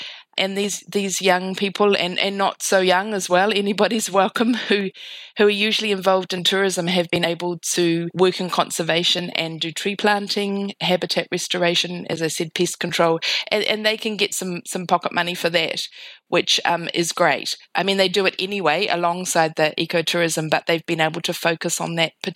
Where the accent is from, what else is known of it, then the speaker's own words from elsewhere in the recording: Wellington, New Zealand; now in Samoa; So I'm actually a New Zealander. I'm from Wellington. My husband is Samoan